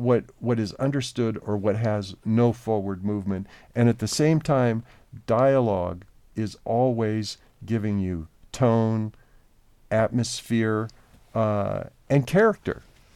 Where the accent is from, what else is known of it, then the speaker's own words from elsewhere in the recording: Oregon, United States; I grew up in Oregon, and so I knew Ken from a young age